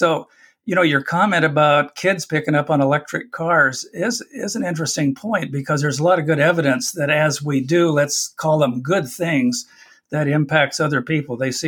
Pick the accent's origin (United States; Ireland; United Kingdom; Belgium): Ireland; okay, as an Irishman, I'll do my best with the Italian flavor thing.